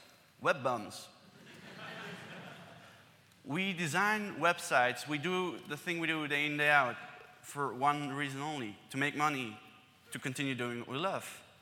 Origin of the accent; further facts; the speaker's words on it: Belgium; English is a second language; excuse me, I'm from Belgium